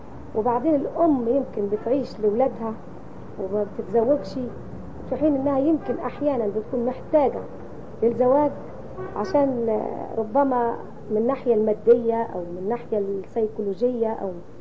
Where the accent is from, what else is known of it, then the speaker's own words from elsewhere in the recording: Egypt; احنا عندنا في مصر يعني خلينا التفسير متطور شوية